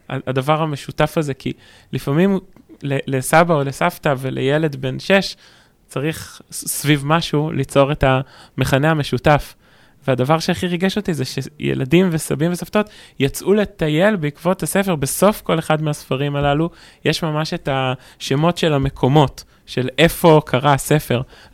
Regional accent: Hod HaSharon, Central District, Israel; אני נולדתי בהוד השרון, וגדלתי בהוד השרון כל החיים

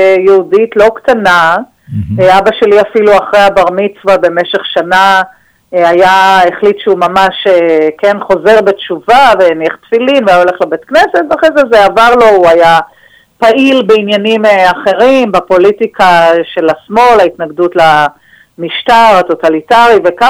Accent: Northern District, Israel; אני גדלתי בקיבוץ, כמו שאמרת, של השומר הצעיר בקיבוץ יחיעם

